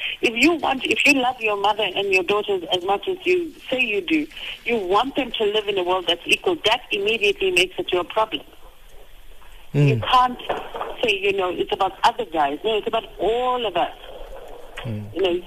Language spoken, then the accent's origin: English; South Africa; even as a South African, it was quite shocking